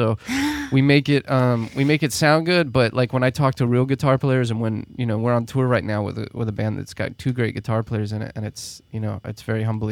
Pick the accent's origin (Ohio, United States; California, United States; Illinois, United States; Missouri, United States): California, United States; Los Angeles; because we're from Los Angeles, so it's all guitar shredders